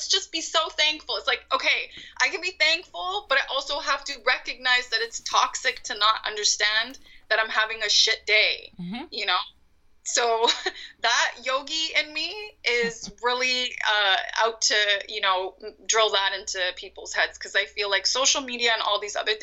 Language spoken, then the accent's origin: English; Canada; I'm South Asian, so I'm from India. My parents are from India. I was born and raised here in Canada, but I'm very, like, I identify mostly really as, like, a South Asian woman.